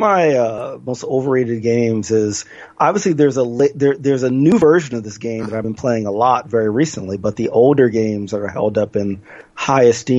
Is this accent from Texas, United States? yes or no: no; New Jersey, United States; obviously growing up in Jersey, I've had a lot of Filipino friends